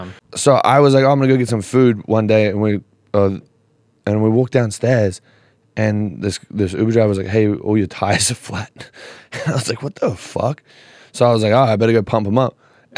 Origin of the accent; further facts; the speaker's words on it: Australia; Like, I'm from Australia. I don't even know where fucking Indonesia is.